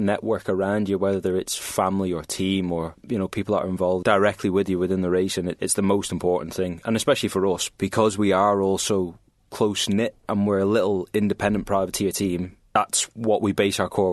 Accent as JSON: {"language": "English", "country": "Isle of Man", "tie": "born or raised there", "also_born_or_lived": "Southern Ireland", "accent": "Irish twang", "said": "I actually spent 8 years of my childhood in Southern Ireland. My mum is Irish, hence why I've got like that Irish twang every now and then in my accent. And when I moved back to the Isle of Man in 2010"}